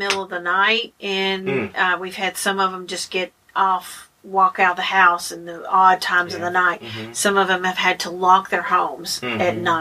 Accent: Martin, Tennessee, United States; Okay, I'm from Martin, Tennessee. Mm-hmm. Grew up here.

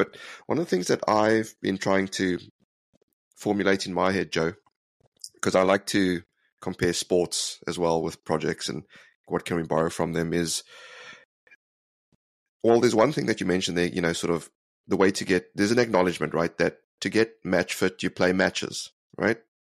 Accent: South Africa; naturally, being South African

